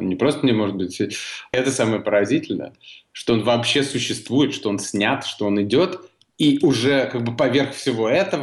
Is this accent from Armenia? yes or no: no; Latvia; moved away; Я не из России, я из Латвии.